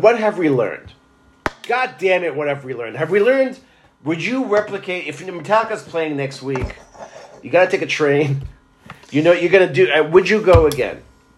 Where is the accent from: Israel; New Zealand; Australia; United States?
Israel; when I was growing up in the Holy Land in Israel, we had one channel?